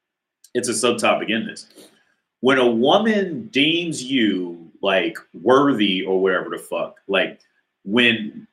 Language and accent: English; United States; now in Czech Republic; it could just simply be because I'm from America and I'm in Czech Republic.